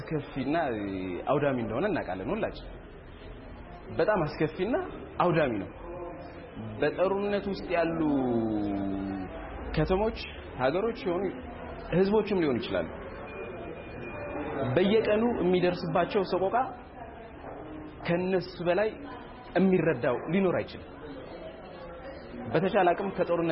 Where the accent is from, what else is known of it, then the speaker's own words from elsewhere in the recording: Tigray, Ethiopia; እኔ ከትግራይ ክልል ነው የመጣሁት።